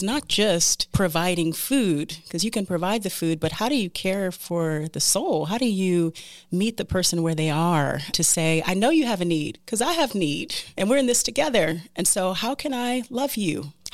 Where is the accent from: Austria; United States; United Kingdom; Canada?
United States; California; also born or lived in Michigan; now in Philadelphia, United States; here from the United States. I was born in Michigan, raised in California, and now live in Philadelphia, Pennsylvania.